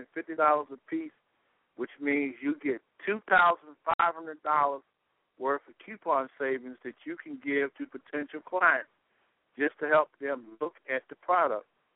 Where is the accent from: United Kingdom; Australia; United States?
United States; Baltimore, Maryland; You got cities going bankrupt like Detroit, and you got people tearing cities up like Baltimore, my hometown.